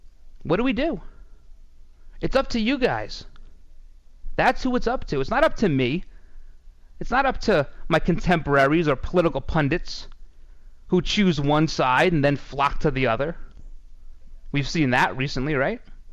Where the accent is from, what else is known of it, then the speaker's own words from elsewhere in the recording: New York, United States; If you can't tell, I'm from New York. A lot of people can't tell that.